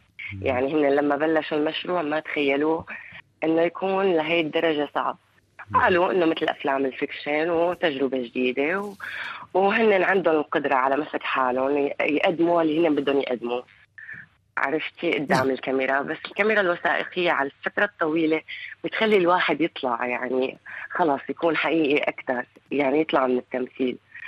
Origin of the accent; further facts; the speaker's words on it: Syria; أما البيروقراطية عندنا في سوريا كانت غبية بشكل ما بيستوعبها العقل